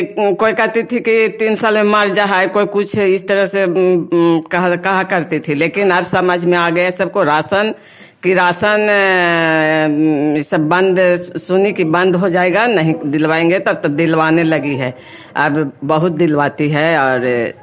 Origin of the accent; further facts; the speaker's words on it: Kalyan Bigha, Bihar, India; कल्याण बिघा की रहने वाली हूं